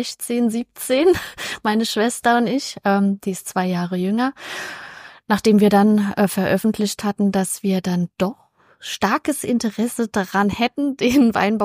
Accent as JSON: {"language": "German", "town": "Bechtheim", "region": "Rhineland-Palatinate", "country": "Germany", "tie": "born or raised there", "said": "Ja, genau. Ich sag immer, ich bin in Gummistiefeln mit der Flasche groß geworden"}